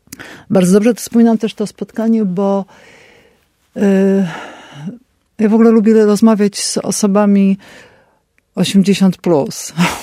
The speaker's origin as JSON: {"language": "Polish", "town": "Kraków", "region": "Lesser Poland", "country": "Poland", "tie": "born or raised there", "said": "Ja tutaj mieszkałam przez lata, tu się wychowywałam przy ulicy teraz Królewskiej, kiedyś 18 stycznia."}